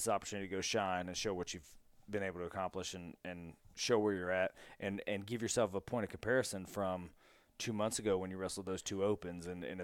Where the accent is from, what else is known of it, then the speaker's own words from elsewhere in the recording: South Carolina, United States; because we're both from South Carolina.